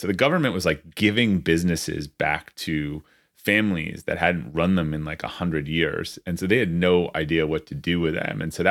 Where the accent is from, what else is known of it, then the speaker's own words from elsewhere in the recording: Brookline, Massachusetts, United States; I grew up outside of Boston, a town called Brookline, so right outside of Boston.